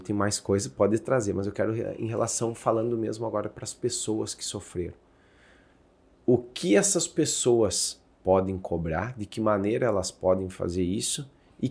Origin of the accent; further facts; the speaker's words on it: Rio Grande do Sul, Brazil; ainda mais para mim como gaúcho